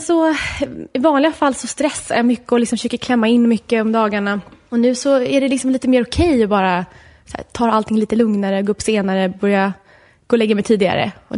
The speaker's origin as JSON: {"language": "Swedish", "town": "Jakobsberg", "region": "Stockholm County", "country": "Sweden", "tie": "born or raised there", "said": "Nej, jag är uppvuxen i Järfälla, i Jakobsberg"}